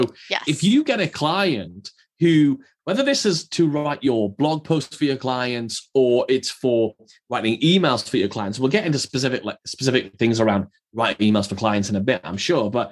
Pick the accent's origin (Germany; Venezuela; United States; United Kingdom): United Kingdom; We're British, so it's a fab cup of tea.